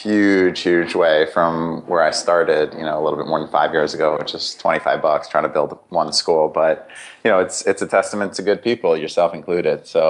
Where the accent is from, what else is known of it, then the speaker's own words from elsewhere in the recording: Greenwich, Connecticut, United States; also born or lived in New York; So I was born in New York, but raised in Greenwich.